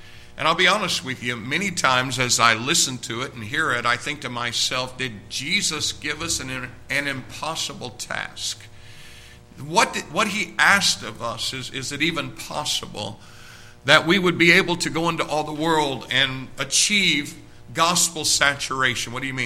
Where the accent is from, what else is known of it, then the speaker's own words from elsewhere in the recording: Jacksonville, Indiana, United States; And here I am from Jacksonville, Indiana, 1,500 people.